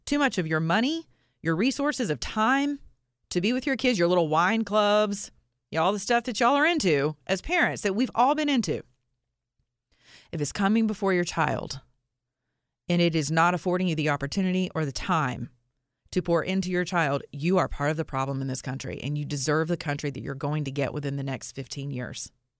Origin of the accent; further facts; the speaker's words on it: the South, United States; Well, I'm from the South.